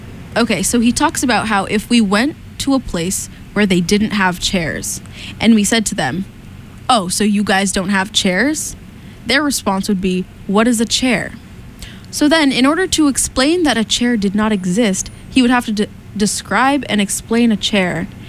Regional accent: Somerville, Massachusetts, United States; I'm from Boston. I grew up in Somerville and, you know, the surrounding areas.

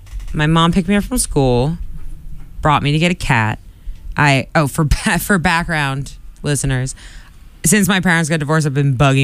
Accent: Quincy, Massachusetts, United States; I grew up in Quincy, which is just a hop and a skip from Boston

